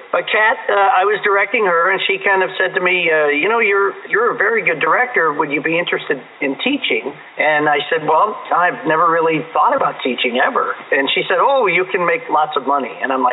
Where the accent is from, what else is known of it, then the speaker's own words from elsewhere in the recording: Chicago, Illinois, United States; I'm from the Chicago area. That's where I started my career.